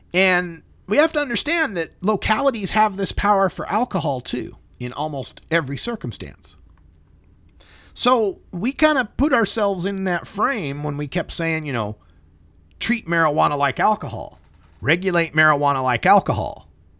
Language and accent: English; Oregon, United States; I don't like the idea that over 50% of the landmass in my home state has banned pot shops. I go east of the Dalles, there's no place for me to buy weed.